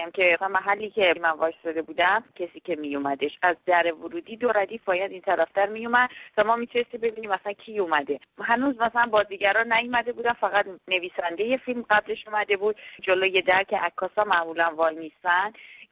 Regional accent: Iran; در وهله اول به عنوان یک ایرانی و در وهله دوم به عنوان یک زن ایرانی

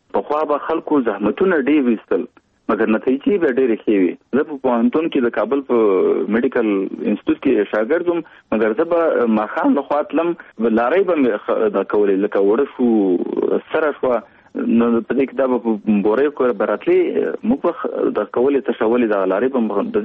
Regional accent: Kunar, Afghanistan; now in Kabul, Afghanistan; زه د افغانستان د یوې غرنۍ سیمې چې کونړ ولایت نومېږي، زه د کونړ ولایت یم، په 1991 کال کې هلته زېږېدلی یم. ابتدایي اړومبني تعلیمات مې هلته په خپله سیمه کې کړي دي، وروسته بیا کابل ته راغلی یم،

